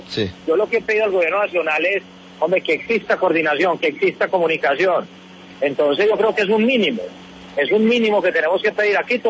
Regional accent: Colombia; como colombianos nos pongamos de acuerdo

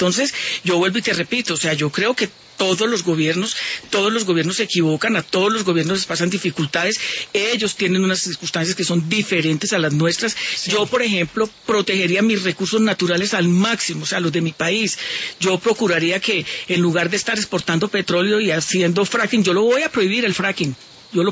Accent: Colombia; soy más colombiana que cualquiera.

